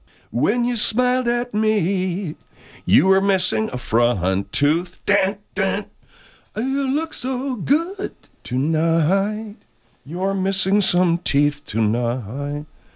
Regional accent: Oregon, United States; I'm from Oregon.

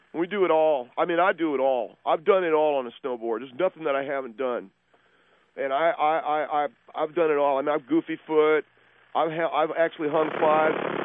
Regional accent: California, United States; What are you talking about? Afghanistan? I come from California.

